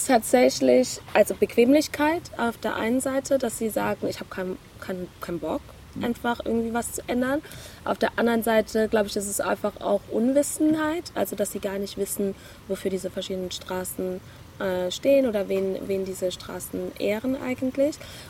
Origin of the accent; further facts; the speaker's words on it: Germany; Ich bin ja auch in Deutschland aufgewachsen